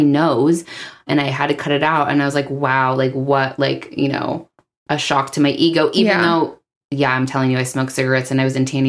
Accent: California, United States; We grew up in Southern California.

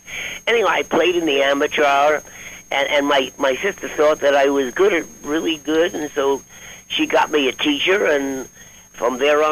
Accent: Brooklyn, New York, United States; Actually, Brooklyn, I'm actually from Brooklyn, New York. There's a big difference, you come from New York, but the big difference between what they call Brooklyn and the Bronx.

